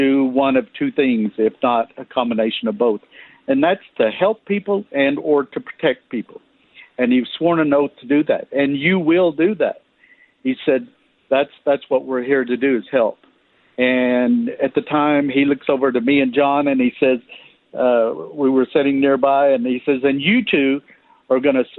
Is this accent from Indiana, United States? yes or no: no; Oklahoma, United States; So as a child growing up in Northeast Oklahoma, heavily wooded, forested area, at times I would disappear playing in the woods